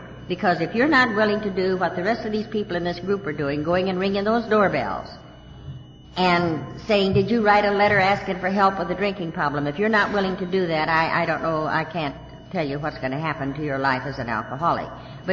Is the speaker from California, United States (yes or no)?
no; Texas, United States; accent: Texas; 855 Ardmore. Ardmore, with my Texas accent.